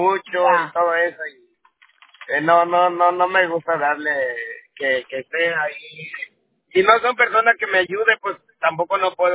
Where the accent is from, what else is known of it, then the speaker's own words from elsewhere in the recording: Oaxaca, Mexico; Yo soy de Oaxaca.